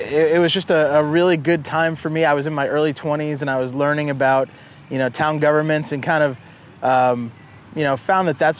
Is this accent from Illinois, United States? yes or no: no; Norton, Massachusetts, United States; I grew up in Norton, Mass, and my dad was a town official.